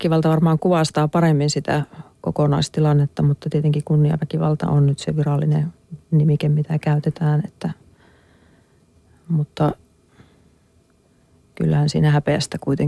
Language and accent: Finnish; Oulu, North Ostrobothnia, Finland; Toki se on varmaan hyvin paljon semmoinen oulumainen, kun mä oon itse Oulusta kotosi.